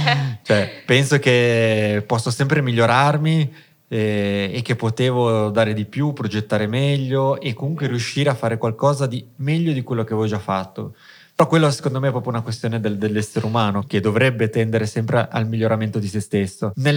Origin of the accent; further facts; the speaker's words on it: Liguria, Italy; io sono cresciuto in Liguria, sono cresciuto tra il mare e le montagne, le Alpi Marittime, quindi tra gli ulivi e i boschi